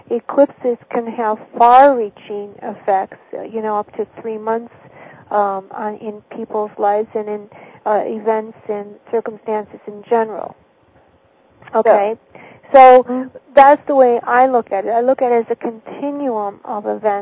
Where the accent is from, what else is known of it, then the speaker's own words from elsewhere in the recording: Florida, United States; You know, I'm from Florida. I live in Florida.